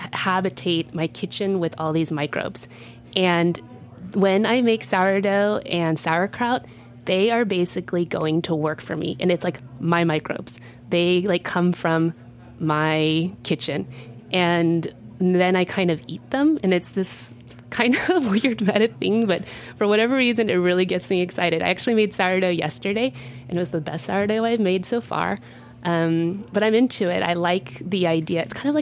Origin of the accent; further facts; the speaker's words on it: Texas, United States; now in Brooklyn, United States; I come from Texas. I grew up eating barbecue. So I was like, fine, if I can't get good barbecue in New York, I'll make it myself.